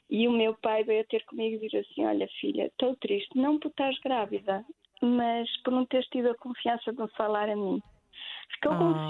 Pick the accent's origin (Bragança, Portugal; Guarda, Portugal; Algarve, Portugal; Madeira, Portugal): Bragança, Portugal; Espadanedo; Nós somos de Bragança, eu sou transmontana, sabe?